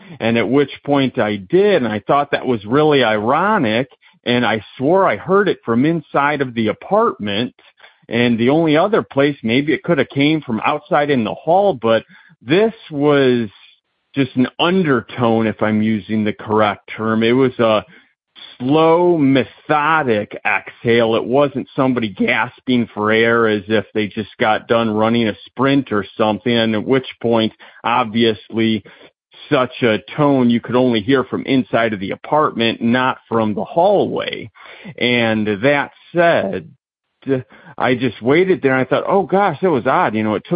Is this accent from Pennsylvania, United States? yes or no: no; Indiana, United States; I'm from Indiana